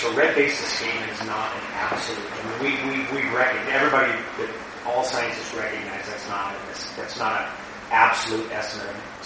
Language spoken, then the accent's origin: English; Washington, United States; I mean, I grew up in Puget Sound.